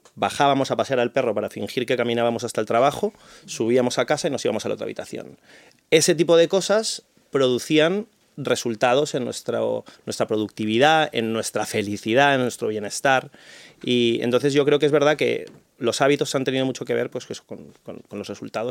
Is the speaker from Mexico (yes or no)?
no; Peru; born there; mi cultura, la española, yo además soy nacido en Perú